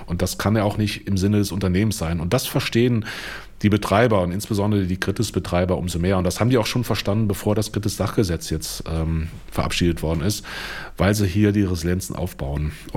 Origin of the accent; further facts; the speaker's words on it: North Rhine-Westphalia, Germany; jetzt kommen wir ja beide aus dem Rheinland